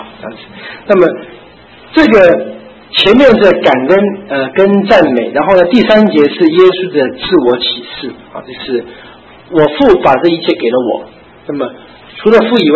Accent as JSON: {"language": "Chinese", "country": "China", "said": "其实我们在这个指责的后面一句话，就我们中国人的话就说爱之深则之切啊"}